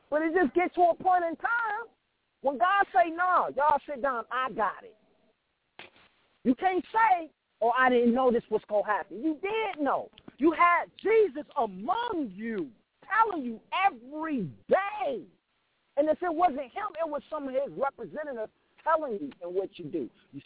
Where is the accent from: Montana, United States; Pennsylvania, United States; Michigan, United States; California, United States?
Michigan, United States; Detroit; now in Arizona, United States; And I'm from Detroit, so I know what that cold feel like. It didn't snow here last year. And I'm in Arizona.